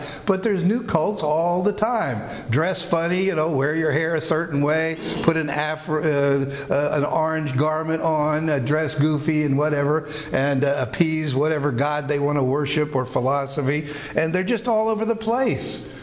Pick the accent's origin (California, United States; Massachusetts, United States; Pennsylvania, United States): Pennsylvania, United States; moved away; That's where I was born. I moved from Pennsylvania a long time ago, but I'm certainly from my home, Pennsylvania.